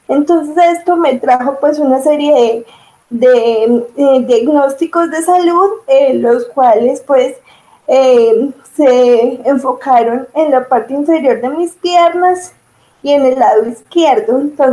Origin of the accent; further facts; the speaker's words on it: Viterbo, Caldas, Colombia; Soy del municipio de Viterbo, Caldas. Aquí nací, aquí he vivido toda la vida.